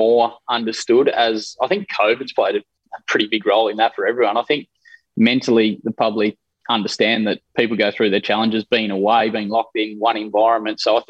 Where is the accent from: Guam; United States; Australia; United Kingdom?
Australia; as an Australian public